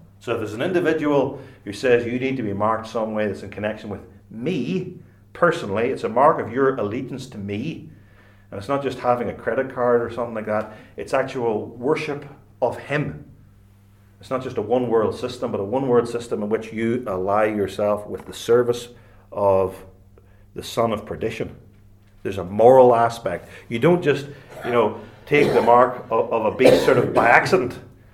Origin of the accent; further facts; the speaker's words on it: United Kingdom; we're British